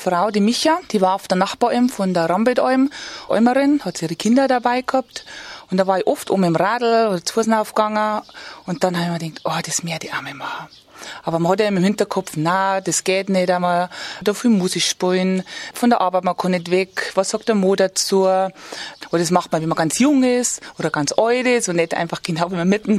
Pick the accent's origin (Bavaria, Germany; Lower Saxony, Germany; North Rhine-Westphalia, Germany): Bavaria, Germany; Es ist nur so, dass bei uns in Bayern diese 2 Begriffe oft ineinander fließen.